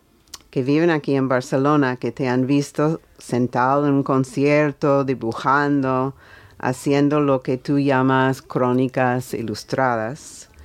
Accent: United States; yo soy de los Estados Unidos

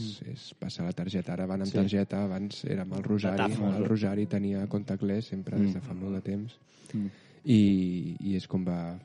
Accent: Barcelona, Catalonia, Spain; els que som de Barcelona estem molt acostumats a fer servir el metro.

